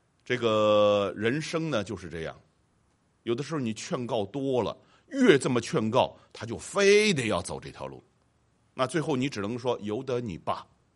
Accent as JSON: {"language": "Chinese", "country": "China", "said": "我们中国人很少有这种习惯"}